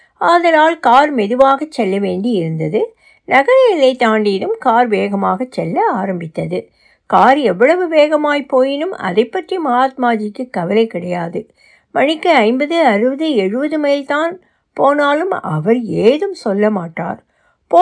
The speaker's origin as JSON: {"language": "Tamil", "town": "Tiruppur", "region": "Tamil Nadu", "country": "India", "tie": "born or raised there", "said": "திருப்பூர் எனது சொந்த ஊராகவும் இருந்தது."}